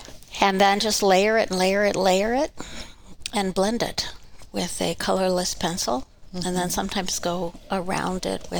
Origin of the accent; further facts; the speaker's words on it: Wisconsin, United States; At the time, it was just old houses and some of the memories I had in growing up in Wisconsin.